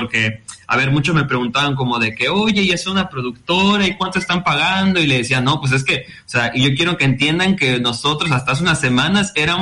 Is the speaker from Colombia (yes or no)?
no; Mexico; moved away as an adult; yo llegué por aquí hace aproximadamente unos 18 meses. Yo soy de México.